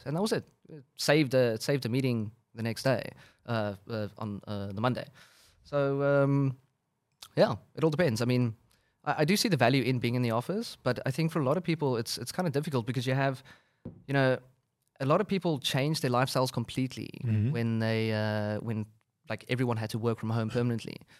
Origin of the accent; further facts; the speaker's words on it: South Africa; As a South African, we call them braais.